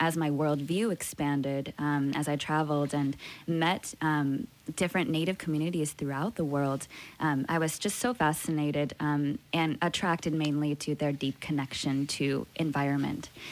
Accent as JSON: {"language": "English", "region": "Wisconsin", "country": "United States", "tie": "born or raised there", "said": "growing up in Wisconsin, first of all, that instilled such a love of nature in me."}